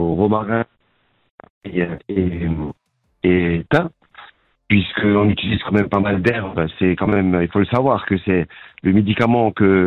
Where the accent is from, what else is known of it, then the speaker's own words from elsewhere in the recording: Italy; On est italien et catholique